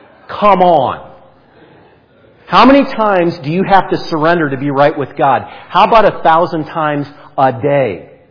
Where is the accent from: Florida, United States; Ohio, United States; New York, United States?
Ohio, United States; Canton; the church choir where I grew up in Canton, Ohio